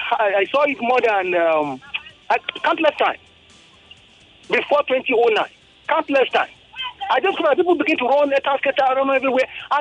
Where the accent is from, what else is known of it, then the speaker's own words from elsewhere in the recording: Ogun, Nigeria; I told you initially I'm from Ogun State.